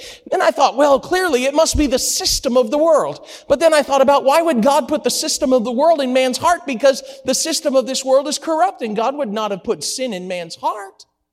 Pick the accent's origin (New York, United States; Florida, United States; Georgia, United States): Florida, United States; Usually, I'm from South Florida, and so we usually go somewhere on the west side of the state